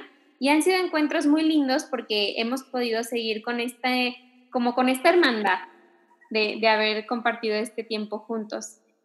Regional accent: Mexico; Él es peruano, yo soy mexicana

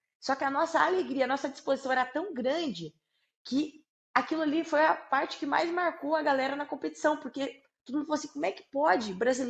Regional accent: Brazil; nós, como brasileiros, eu sinto que quando a gente vai para fora, a gente traz muita alegria.

